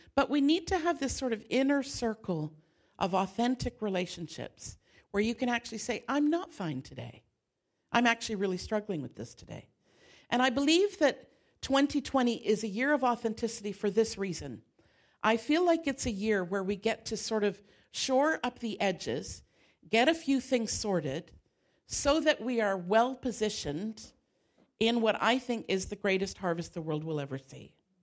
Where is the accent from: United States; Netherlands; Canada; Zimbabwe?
Canada; Now, I'm a Canadian, so I tend to be a little more